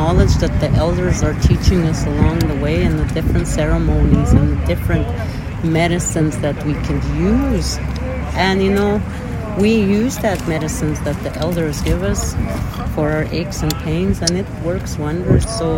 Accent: Saskatchewan, Canada; I'm from the Shawmut Lake, Saskatchewan. I'm a Cree, Woodlands Cree.

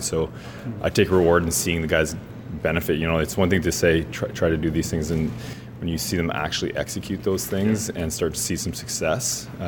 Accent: Canada; I'm a proud Canadian, and I always love to see Hockey Canada do well.

